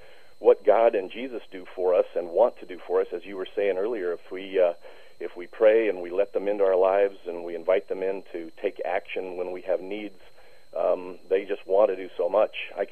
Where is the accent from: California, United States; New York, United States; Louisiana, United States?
California, United States; San Diego; also born or lived in Los Angeles; I was born in Los Angeles and moved to San Diego when I was just about 6 years old. Spent most of my life in San Diego